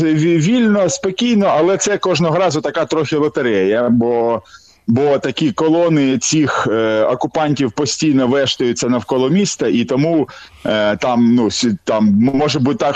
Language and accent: Ukrainian; Sumy, Sumy Oblast, Ukraine; also born or lived in Kyiv; я народився в Києві, але там прожив тиждень. Мама здавала сесію, вийшла, що народився в Києві, але от, окрім того тижня, все життя прожив у Сумах.